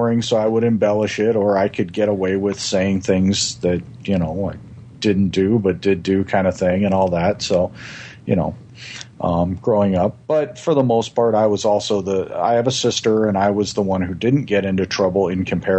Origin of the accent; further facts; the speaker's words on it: Las Vegas, Nevada, United States; I was born and raised in Las Vegas. I spent actually 21 years of my life there